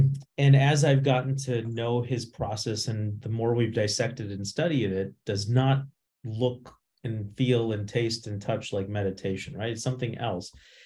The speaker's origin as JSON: {"language": "English", "region": "Midwest", "country": "United States", "tie": "born or raised there", "also_born_or_lived": "India", "said": "I was born in India, grew up in the Midwest, went to college in the Midwest at a liberal arts school"}